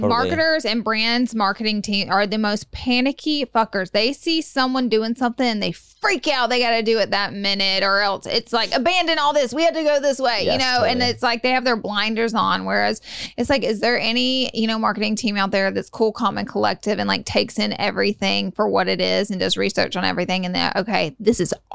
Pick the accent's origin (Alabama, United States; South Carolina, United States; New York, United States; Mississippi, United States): Alabama, United States; And I'm from Alabama.